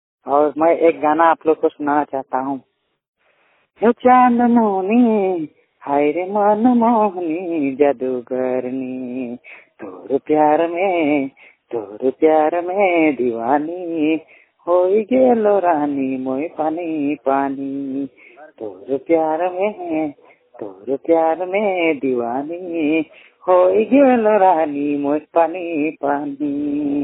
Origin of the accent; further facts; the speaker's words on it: Ramgarh, Jharkhand, India; now in Delhi, India; रामगढ़ का रहने वाला हूँ। मैं 100% ब्लाइंड और मैं दिल्ली में पढ़ाई करता हूँ।